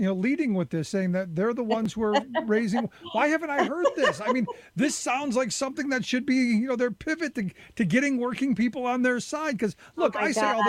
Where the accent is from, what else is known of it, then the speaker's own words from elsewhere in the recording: Cleveland, Ohio, United States; growing up in Cleveland, it was all about steel and auto.